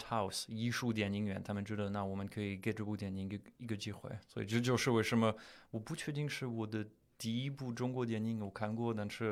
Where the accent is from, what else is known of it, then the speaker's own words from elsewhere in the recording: Paris, Île-de-France, France; Chinese is a second language; 因为我是巴黎人